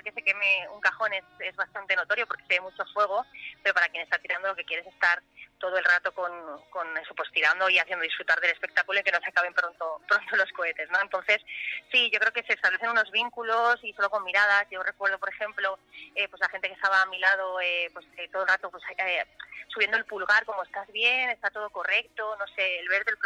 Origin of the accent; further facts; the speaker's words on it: Paterna, Valencian Community, Spain; Mi pueblo, Paterna y las fallas de Valencia.